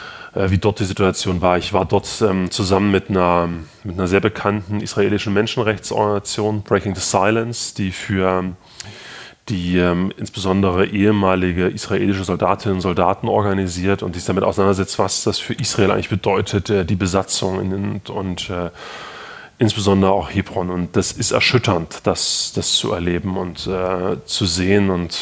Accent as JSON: {"language": "German", "town": "Gera", "region": "Thuringia", "country": "Germany", "tie": "born or raised there", "said": "Gera, meiner Heimatstadt in Thüringen"}